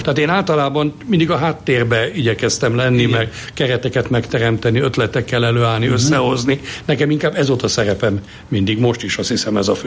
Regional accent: Budapest, Hungary; Én ezekben, a Mátyás templomnál nőttem föl

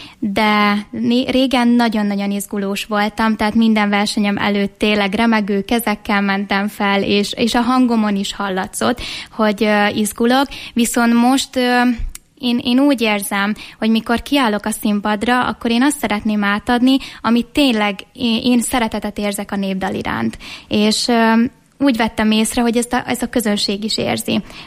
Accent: Szabolcs-Szatmár-Bereg, Hungary; born there; És ez onnan is ered szerintem, hogy amúgy én Szabolcs megyében születtem

